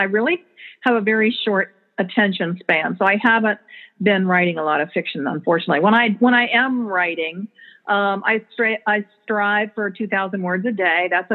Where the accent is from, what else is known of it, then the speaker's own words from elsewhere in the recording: St. Petersburg, Florida, United States; I grew up in St. Pete, Florida.